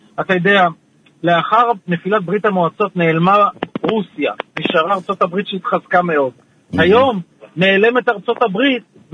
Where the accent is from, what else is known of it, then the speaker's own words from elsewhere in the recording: Turkey; Hebrew is a second language; זה אני טורקי אומר את הדברים